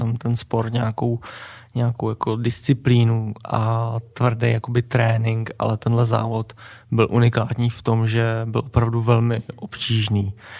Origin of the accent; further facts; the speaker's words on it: Rakovník, Central Bohemian Region, Czechia; Tak já pocházím z Rakovníka